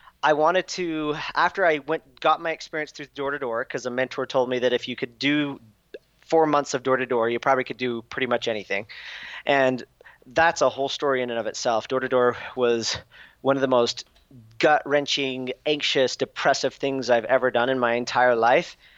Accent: Utah, United States; moved away as an adult; But I'm from Utah and I wanted to just do something to shake my normal.

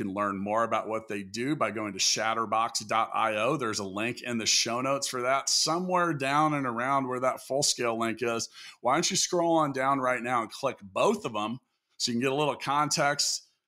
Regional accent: Kansas City, United States; I'm in Kansas City. You're in Tulsa. I love my hometown, but it's not sexy on the outside.

